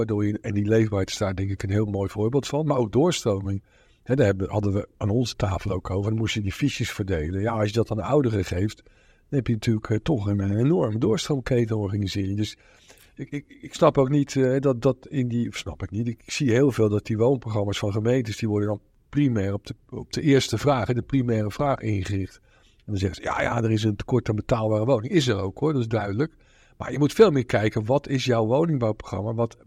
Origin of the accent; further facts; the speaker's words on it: Randstad, Netherlands; Nee, ik kom natuurlijk uit de Randstad. Ik woon dan wel het Groene Hart, dus dat is dan wel redelijk open.